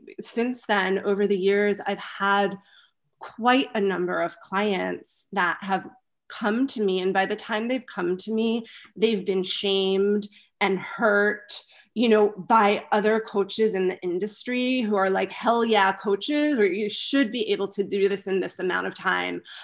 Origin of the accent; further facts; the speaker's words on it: New York, United States; You know, I come from New York. I live in the South now. You know, having lived in the New York area my whole life